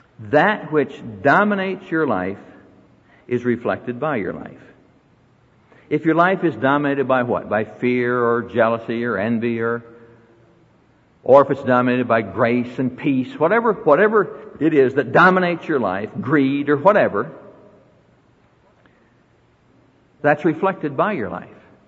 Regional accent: Iowa, United States; Now, we're born and raised in Iowa. We live now in Colorado, and so water and all that kind of stuff, kind of a new thing to us.

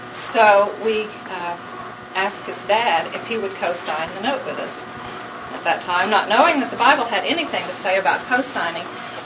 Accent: Oklahoma, United States; I'm from Oklahoma. We moved to New Jersey because he was working on his master's degree.

